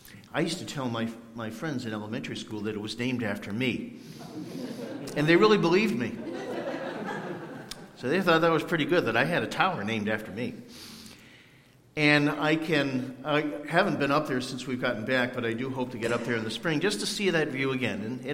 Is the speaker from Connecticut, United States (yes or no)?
yes; Meriden, Connecticut, United States; And when I think about heights, I think about a place in my hometown. And since we're so close to Meriden, probably some of you are familiar with Castle Craig.